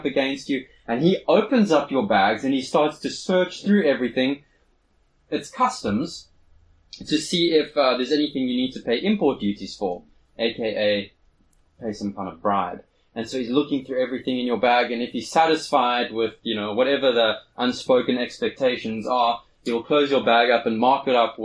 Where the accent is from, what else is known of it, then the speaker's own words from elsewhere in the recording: South Africa; And I asked him, he said, oh, where are you from? I said, we're from South Africa.